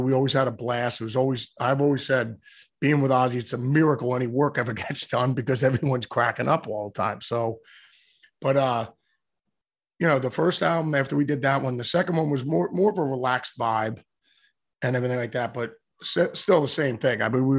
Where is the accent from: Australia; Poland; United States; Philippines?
Australia; I always viewed playing, being an Aussie guitar player, as playing for the New York Yankees.